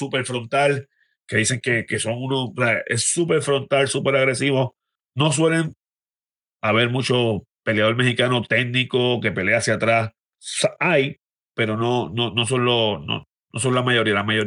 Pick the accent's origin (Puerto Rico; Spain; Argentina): Puerto Rico; pero como soy puertorriqueño, me atrevo a darle duro a los puertorriqueños